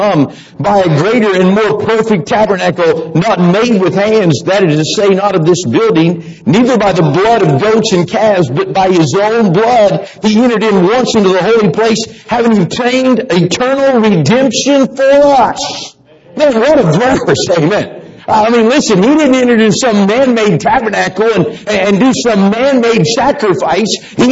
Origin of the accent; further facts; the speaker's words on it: West Virginia, United States; I am from West Virginia. Say amen.